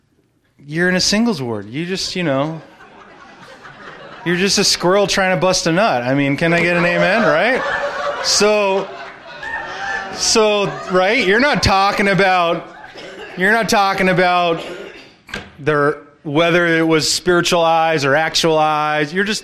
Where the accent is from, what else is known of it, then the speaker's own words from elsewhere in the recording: Florida, United States; So, I'm from Florida.